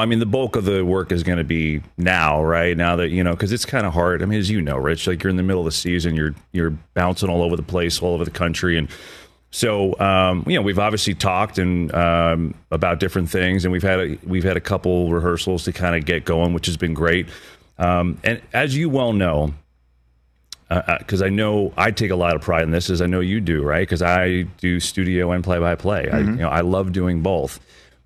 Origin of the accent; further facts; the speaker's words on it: New Jersey, United States; as a kid, you know, growing up in New Jersey, like, Sundays, we just loved football, right?